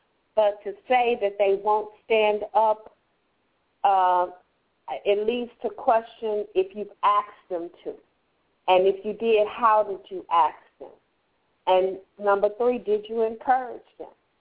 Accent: Compton, California, United States; But East Coast and Maryland and Atlanta and Compton, my hometown, you better represent.

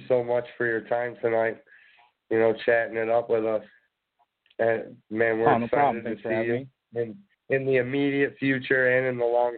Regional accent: Pittsburgh, Pennsylvania, United States; moved away; Yeah, I'm from Pittsburgh, and we used to drive back and forth a lot, you know, to see our family. After we moved here.

